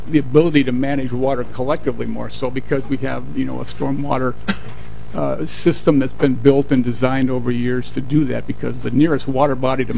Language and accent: English; Minnesota, United States; now in St. Paul, United States; I grew up in Morrison County in central Minnesota on this farm, and I live currently in St. Paul on an old city street.